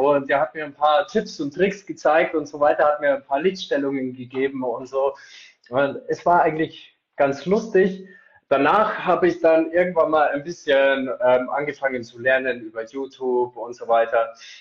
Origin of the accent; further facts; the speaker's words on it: Eichstätt, Bavaria, Germany; Ich komme aus Eichstätt, bin 29 Jahre alt, noch.